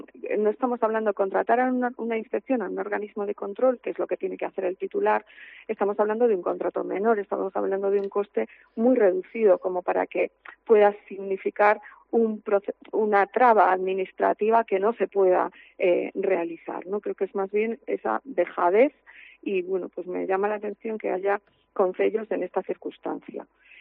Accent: Galicia, Spain; te contesto como buena gallega, depende

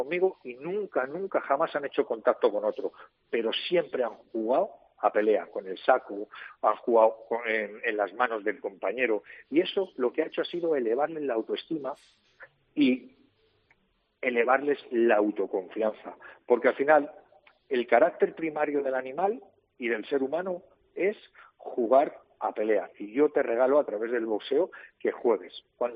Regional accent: Madrid, Community of Madrid, Spain; Yo soy madrileño, de padre segoviano.

